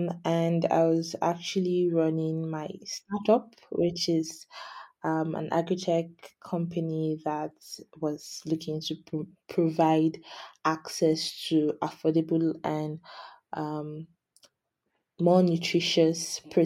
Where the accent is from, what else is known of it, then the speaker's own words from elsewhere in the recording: Nigeria; now in Edinburgh, United Kingdom; I'm actually Nigerian, and my interest in coming to study in Scotland is largely because of the long history of agricultural innovation and research in Scotland.